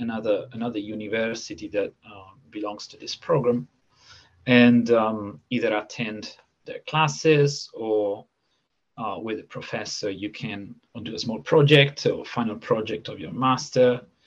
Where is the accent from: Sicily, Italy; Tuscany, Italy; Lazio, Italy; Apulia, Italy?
Lazio, Italy; Rome; English is a second language; Yeah, so I'm Italian. I was born in Rome. And pretty much, yeah, I grew up there. I did all my studies there.